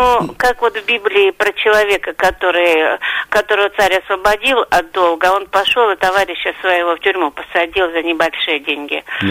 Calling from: Saint Petersburg, Russia; я из Петербурга.

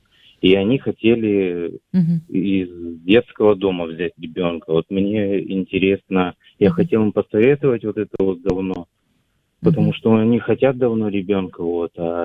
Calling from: Cherepovets, Vologda Oblast, Russia; Я звоню из Череповца.

